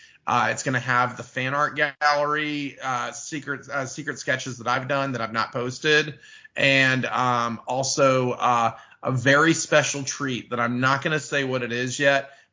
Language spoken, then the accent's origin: English; Austin, Texas, United States; And I'm from Austin, Texas.